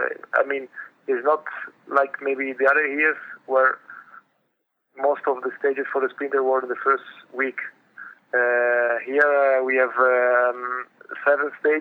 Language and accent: English; Milan, Lombardy, Italy; I was born in Milan, so it's my home city